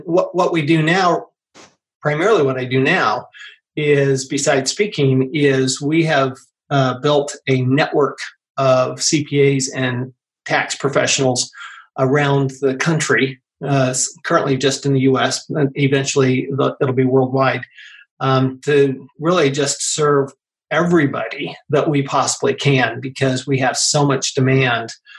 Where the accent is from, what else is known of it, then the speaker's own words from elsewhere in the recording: Salt Lake City, Utah, United States; Well, so I grew up in Salt Lake City, Utah, and first thing out of high school, I was because I grew up in Salt Lake, Heart of Mormonism.